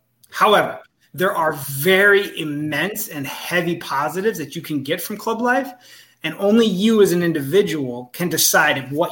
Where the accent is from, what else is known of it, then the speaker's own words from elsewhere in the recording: Lake Mills, Wisconsin, United States; also born or lived in Milwaukee, United States; And that's so I used to live in Milwaukee until I was about 12. Then we moved to this small farming town, my mom, called Lake Mills.